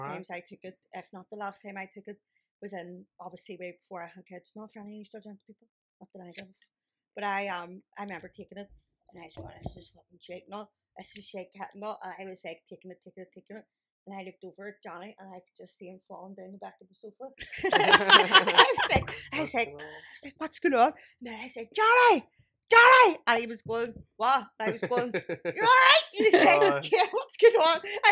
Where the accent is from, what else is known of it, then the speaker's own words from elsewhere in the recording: Belfast, Northern Ireland, United Kingdom; accent: Belfast; I'm never going to forget where I come from. But like, I get like a few drinks to me and all of a sudden I'm from West Belfast.